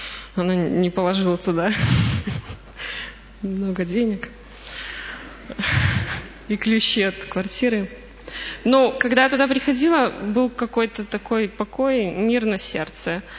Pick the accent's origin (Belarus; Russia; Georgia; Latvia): Belarus; Salihorsk, Minsk Region; Мне 27 лет. Я из Солигорска